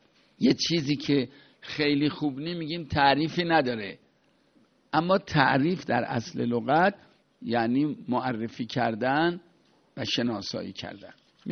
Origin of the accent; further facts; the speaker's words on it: Iran; ما ایرانی هستیم، این ایرانی بودن، این مسلمان ایرانی بودن باید در عمق دل و جان ما جا بگیره